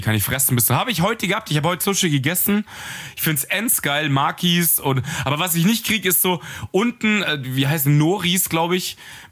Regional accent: Munich, Bavaria, Germany; Ich bin Münchner

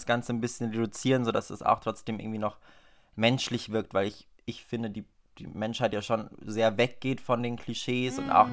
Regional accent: Regensburg, Bavaria, Germany; now in Hamburg, Germany; Ich komme aus Regensburg, studiere aber derzeit Modedesign in Hamburg

